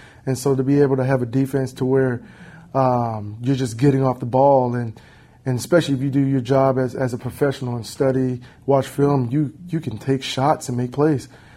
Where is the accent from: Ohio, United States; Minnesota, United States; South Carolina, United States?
South Carolina, United States; born there; moved away; I'm from South Carolina born, and then obviously my dad was a coach, so I moved all over the place.